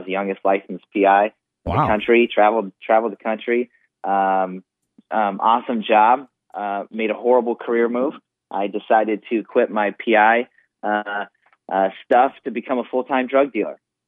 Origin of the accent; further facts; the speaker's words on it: Aledo, United States; Ended up moving up to my hometown, Aledo, again.